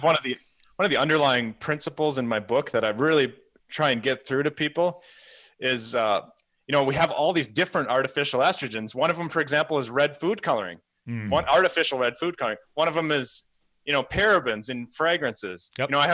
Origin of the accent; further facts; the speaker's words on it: Minnesota, United States; I mean, I used to live next to a soybean field growing up in Minnesota. That's why I moved back to Minnesota, by the way. My family's here.